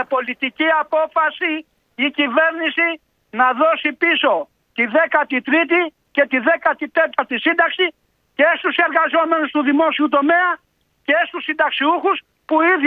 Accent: Lefkimmi, Ionian Islands, Greece; Θέλω να πάω στο χωριό μου στη Λευκύμη

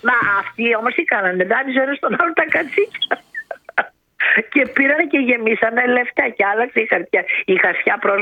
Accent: Athens, Attica, Greece; Και τότε δεν έμεινα Ραφίνα. Ήμουν από Αθήνα.

